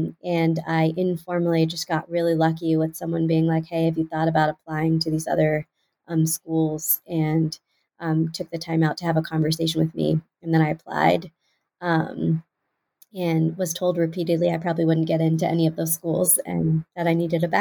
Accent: Houston, Texas, United States; born or raised there

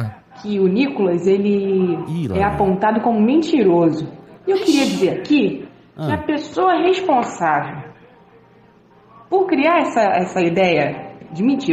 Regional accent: Rio de Janeiro, Brazil; porque eu também sou da Zona Oeste do Rio.

